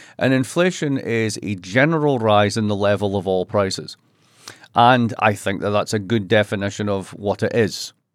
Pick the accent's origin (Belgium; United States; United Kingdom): United Kingdom; Scotland; because I'm Scottish and I'm cheap